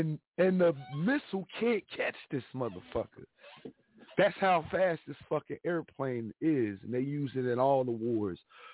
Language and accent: English; Midwest, United States; Like how I've told people before on here, I'm from the Midwest. Everybody knows I'm from the Midwest.